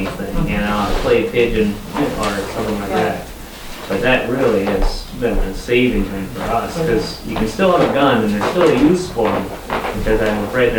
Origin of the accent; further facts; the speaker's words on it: Midwest, United States; A similar thing, I grew up in the Midwest and hunted a lot